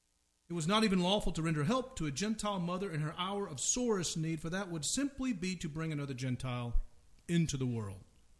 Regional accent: the South, United States; I grew up in the South, lived it and grew it up with it.

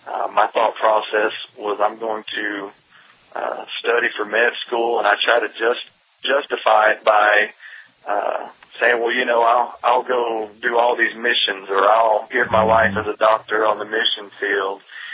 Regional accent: Tennessee, United States; I knew I wasn't supposed to stay in my hometown back in Tennessee.

